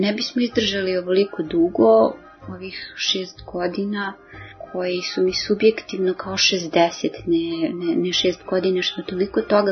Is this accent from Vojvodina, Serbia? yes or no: yes; Vršac, Vojvodina, Serbia; now in Belgrade, Serbia; Mi smo iz Vršca došli u Beograd